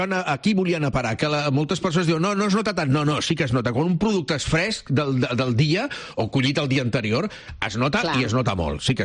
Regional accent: El Prat de Llobregat, Catalonia, Spain; I, home, la del baix, jo sóc del Prat, vull dir, estic acostumat a aquest tipus de carxofes

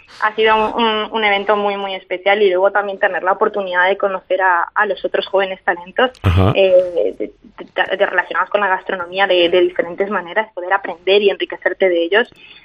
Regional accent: Corrientes, Argentina; born there; Pasa que en Corrientes, donde yo nací, no tenemos acceso a mariscos. Y solamente a pescado de río y muy, muy escaso.

